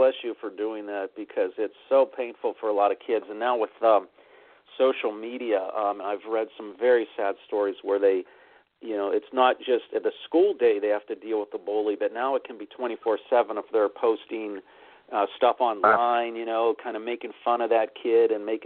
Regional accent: Pittsburgh, Pennsylvania, United States; I grew up in Pittsburgh, and they would come around New Year's Eve time, Christmas, New Year's Eve time every year.

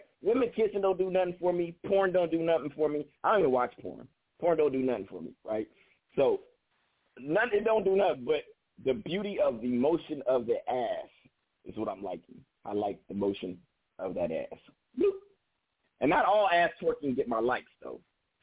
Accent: California, United States; I'm from the country. I'm from California, the Bay Area, California.

